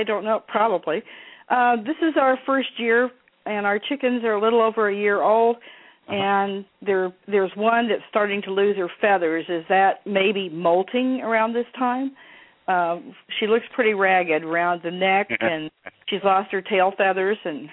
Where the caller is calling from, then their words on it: Texas, United States; from East Texas.